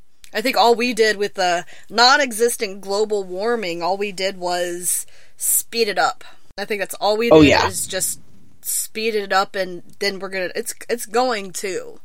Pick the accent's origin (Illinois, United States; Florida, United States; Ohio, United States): Ohio, United States; Which is hilarious, because we're from Ohio